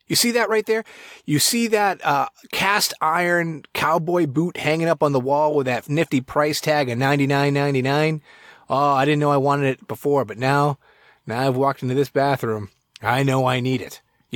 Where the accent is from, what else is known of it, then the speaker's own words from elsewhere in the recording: Massachusetts, United States; I'm not from Texas. I'm from Massachusetts.